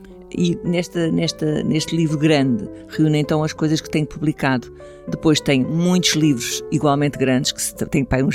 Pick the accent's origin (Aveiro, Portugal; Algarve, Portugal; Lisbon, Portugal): Lisbon, Portugal; also born or lived in Algés; Eu nasci em Lisboa e nasci no ano de 54.